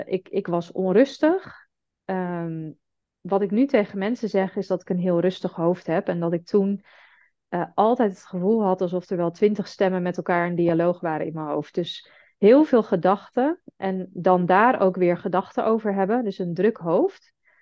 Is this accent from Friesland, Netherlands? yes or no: yes; Heerenveen, Friesland, Netherlands; now in Amsterdam, Netherlands; Ik woon in Amsterdam. Ik kom oorspronkelijk uit Heerenveen.